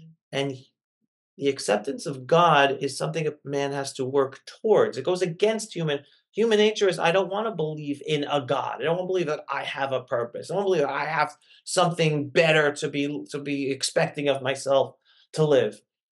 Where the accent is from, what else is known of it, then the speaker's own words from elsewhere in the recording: New York City, New York, United States; Because at least I grew up in New York, the 70s, 80s, even the 90s, very little anti-Semitism, right?